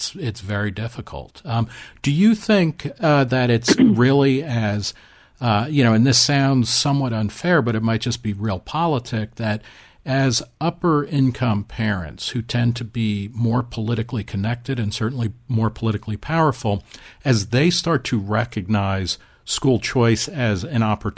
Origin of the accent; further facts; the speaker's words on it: New Jersey, United States; also born or lived in Texas; now in Ohio, United States; And, you know, I grew up in New Jersey. I live in Ohio. I lived in Texas 20 years ago